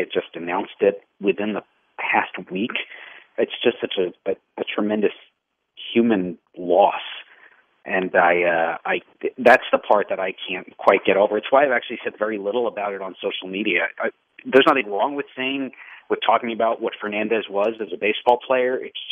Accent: New York, United States; I grew up in New York. So it was the Yankees and the Mets and occasionally the Braves

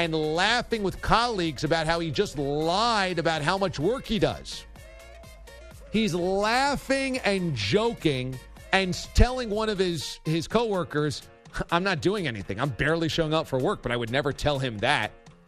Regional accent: Warwick, New York, United States; Upstate New York, Warwick, New York. My hometown! This crook is living in my hometown basically 5 days a week going fishing and hunting.

